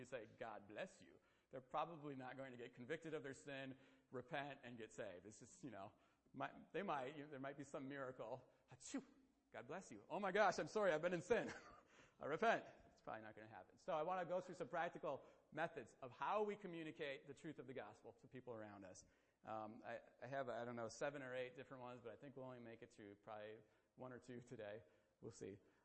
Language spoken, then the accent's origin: English; Wisconsin, United States; We're from Wisconsin. You know, we need cheddar.